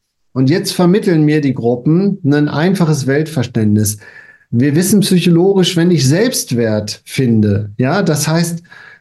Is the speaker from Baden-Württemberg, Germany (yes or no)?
no; North Rhine-Westphalia, Germany; wir kommen ja beide aus dem Ruhrgebiet